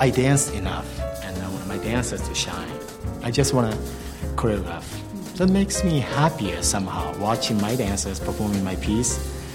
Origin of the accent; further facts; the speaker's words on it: Japan; English is a second language; I came from Japan, and I studied in America, USA, the Juilliard School. So like it's kind of combined those philosophy from Eastern culture and this Western.